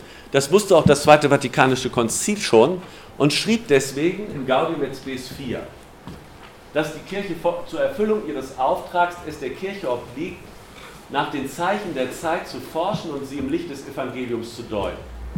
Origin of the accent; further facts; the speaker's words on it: Northern Germany, Germany; Ich komme aus Norddeutschland, das nennt man Diaspora.